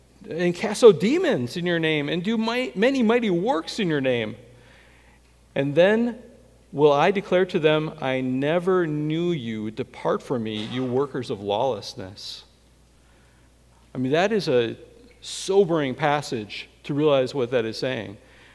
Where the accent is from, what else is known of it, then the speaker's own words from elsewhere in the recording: Adell, Wisconsin, United States; I grew up in Wisconsin in a small town in Wisconsin, Adel, Wisconsin, and between Milwaukee and Green Bay, 500 people